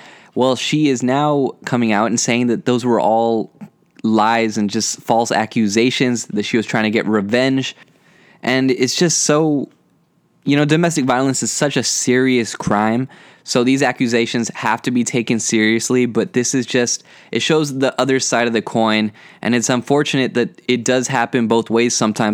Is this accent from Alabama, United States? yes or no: no; Texas, United States; I had one person tell me, because I'm from Texas, how come you never talk about the Cowboys?